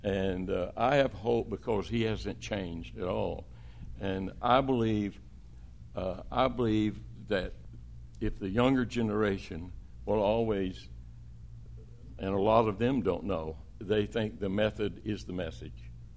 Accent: Tennessee, United States; also born or lived in Alabama; And, you know, I'm from Tennessee and Alabama. I'm looking at New York City.

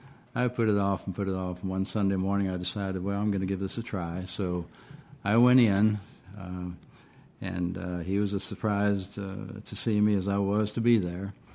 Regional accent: Harrisonburg, Virginia, United States; I grew up born in Harrisonburg at Rockingham Memorial Hospital. And grew up actually out in the county and attended Broadway High School.

